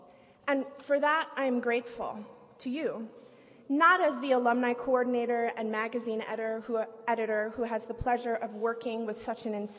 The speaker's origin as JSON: {"language": "English", "country": "United States", "said": "For me, as an American, this idea, I want to change the world, is one that I've grown up with."}